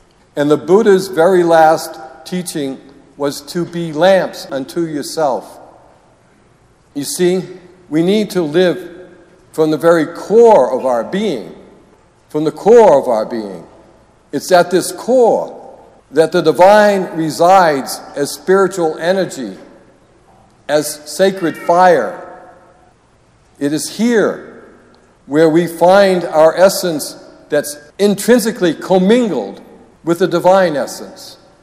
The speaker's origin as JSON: {"language": "English", "region": "Massachusetts", "country": "United States", "said": "I might have told you this story before because I'm from Massachusetts"}